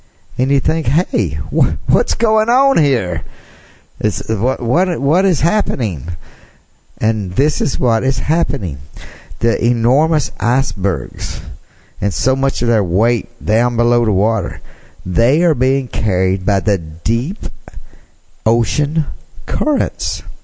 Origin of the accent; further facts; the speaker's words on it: Jackson, Mississippi, United States; when Donald Trump came to my home state, Jackson, Mississippi.